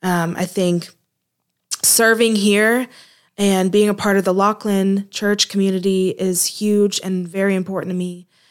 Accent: Fort Lauderdale, Florida, United States; So I am originally from Florida, Fort Lauderdale specifically. Grew up there, born and raised.

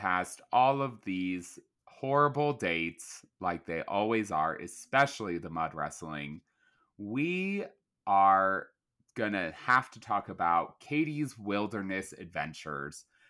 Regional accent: Colorado, United States; because I'm from Colorado and I don't believe for one second that you would go backpacking.

